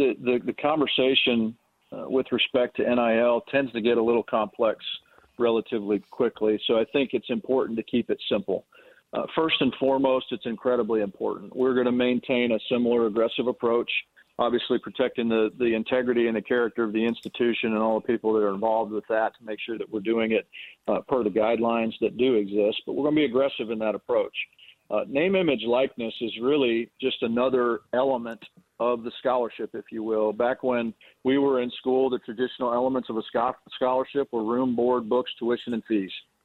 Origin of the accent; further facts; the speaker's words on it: Manhattan, Kansas, United States; Both my wife, Jennifer, and I were born and raised in Manhattan. My parents both worked on campus there in Manhattan.